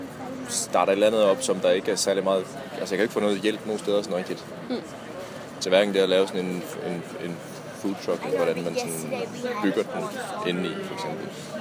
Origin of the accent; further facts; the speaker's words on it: Odense, Region of Southern Denmark, Denmark; så den blev bygget om i Odense, hvor jeg er fra.